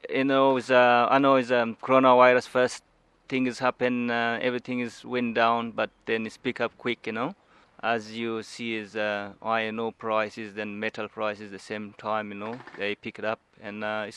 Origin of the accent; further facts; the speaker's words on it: Afghanistan; English is a second language; also born or lived in New Zealand; now in Karratha, Australia; Originally, I'm from Afghanistan. And I migrated to New Zealand, and then I moved to Australia. And ended up in Pilbara in Karratha.